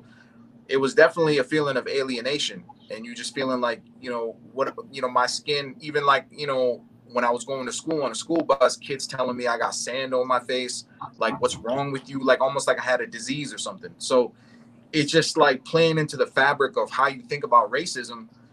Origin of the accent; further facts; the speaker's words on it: United States; I was born and raised in America. So, you know, my perspective growing up as a Desi and being surrounded by people that don't look like me at all